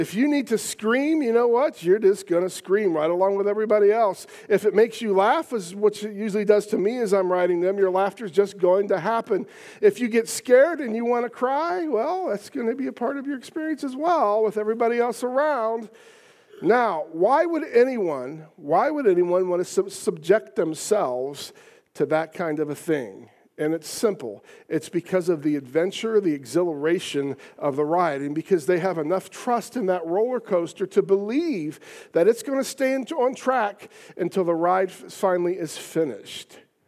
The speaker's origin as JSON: {"language": "English", "town": "Piqua", "region": "Ohio", "country": "United States", "tie": "born or raised there", "said": "I grew up in Piqua, Ohio, so it was a day's trip to go either direction."}